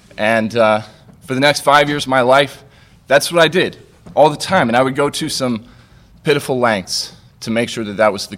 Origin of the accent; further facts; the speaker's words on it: Kitty Hawk, North Carolina, United States; So I was born and I grew up in Kitty Hawk, North Carolina